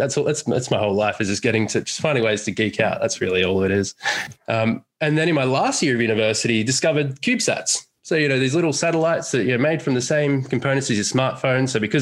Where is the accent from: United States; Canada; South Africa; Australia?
Australia; being an Aussie and growing up in Australia, we never had a space agency or anything like that.